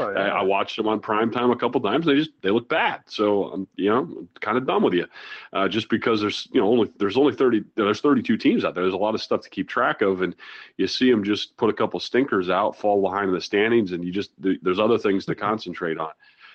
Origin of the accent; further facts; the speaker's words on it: Iowa, United States; You know, I'm from Iowa. You know, I went to school in South Dakota.